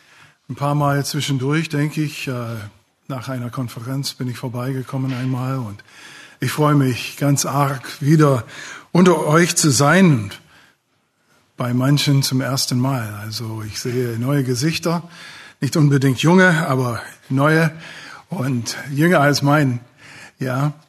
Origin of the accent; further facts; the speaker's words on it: United States; German is a second language; now in Magdeburg, Germany; ich komme aus den Vereinigten Staaten, bin seit 92 in Deutschland, seit 94 in Magdeburg und tue mich immer noch schwer mit der deutschen Sprache.